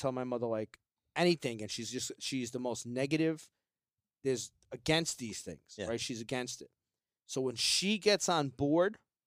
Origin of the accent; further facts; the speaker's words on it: New York City, New York, United States; I'm a New Yorker.